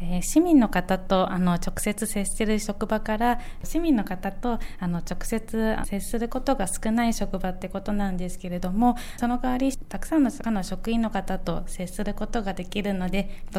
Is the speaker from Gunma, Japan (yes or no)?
no; Fujisawa, Kanagawa, Japan; 地元の藤沢で働きたいと思った